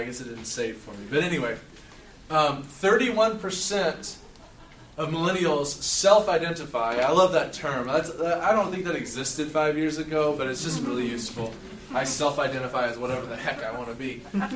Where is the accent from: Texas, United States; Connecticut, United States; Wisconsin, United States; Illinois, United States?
Texas, United States; Dallas; I come from Dallas, and I think y'all have us edged out there.